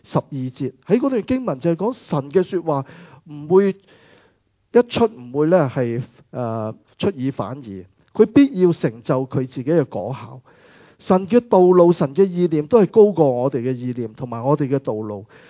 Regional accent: Hong Kong; also born or lived in Canada; 香港虽然我在这里长大，但已经离开了一段日子。我哋要住嘅地方点算呢？我哋卖咗加拿大嗰屋

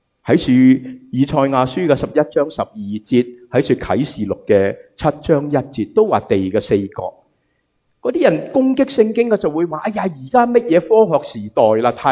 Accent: United States; 我哋美国人就会讲咩啊

